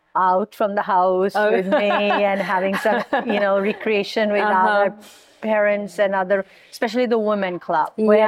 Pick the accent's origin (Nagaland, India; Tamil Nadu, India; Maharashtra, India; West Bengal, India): West Bengal, India; Kolkata; born there; I was born in India, Calcutta, and I started practicing when I was age 4.